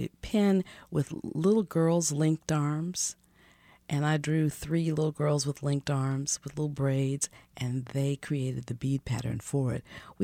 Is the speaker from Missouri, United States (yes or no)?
yes; Jefferson City, Missouri, United States; I grew up in Jefferson City. They had art contests in the newspaper, and I entered several times, and I won every time I entered.